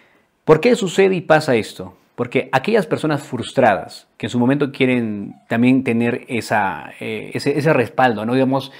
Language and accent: Spanish; Arequipa, Peru; Si fuera de Puno, chill, soy de Arequipa y también estoy muy contento por eso.